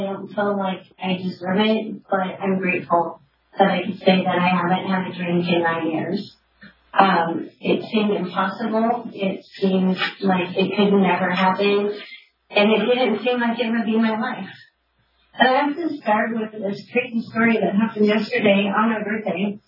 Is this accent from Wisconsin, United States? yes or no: no; Hawaii, United States; I'm from Hawaii.